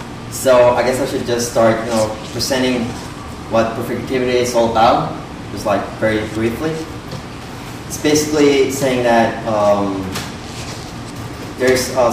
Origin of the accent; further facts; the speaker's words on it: Oslo, Norway; English is a second language; And we're both from Oslo, Norway. That's the capital of Norway.